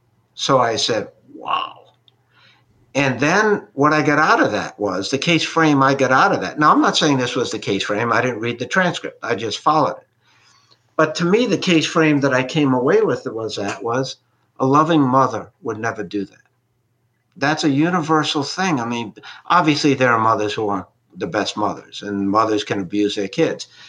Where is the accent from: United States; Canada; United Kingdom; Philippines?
United States; New England; because we're from New England too. Maine and Rhode Island have a lot in common. The only difference is we're on the other side of Boston, so we're influenced by New York as well.